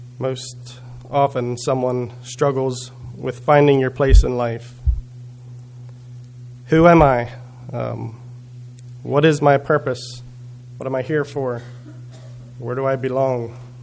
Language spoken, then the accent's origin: English; Cochranville, Pennsylvania, United States; born there; That's who I am. It's part of my identity. I was born on May 22, 1985. In Cochranville, Pennsylvania.